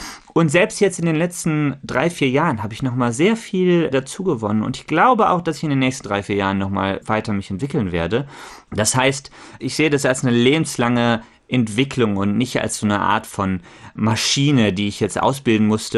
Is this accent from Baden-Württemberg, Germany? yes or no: no; Bonn, North Rhine-Westphalia, Germany; Ich habe eine Reihe ins Leben gerufen in Bonn, in meiner Heimatstadt.